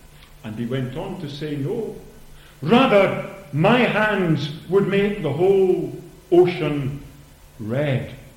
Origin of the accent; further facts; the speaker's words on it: Saltcoats, Scotland, United Kingdom; I was brought up in Saltcoats.